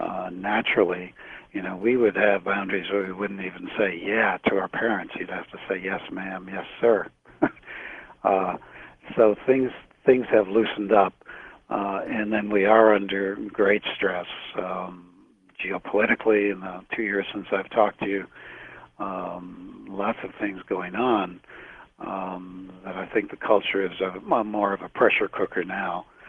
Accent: New York, United States; I was raised near the New York area

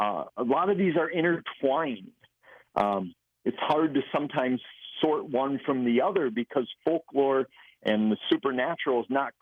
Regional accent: Wisconsin, United States; I'm from Wisconsin, but I have to admit Minnesota has the best lumberjack roadside attractions throughout their state.

